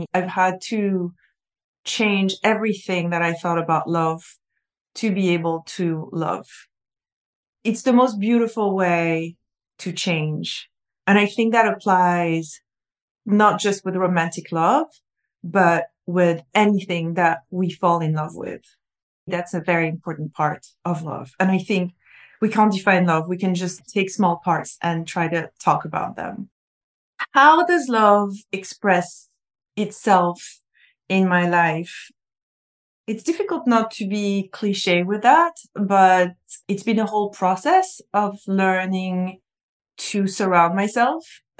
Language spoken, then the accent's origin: English; the South, United States; I'm from the South.